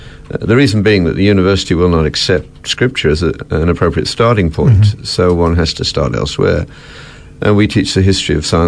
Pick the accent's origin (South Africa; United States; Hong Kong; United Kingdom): United Kingdom; Birmingham, West Midlands; Well, I grew up in the UK. I was born in Birmingham to a blue-collar family.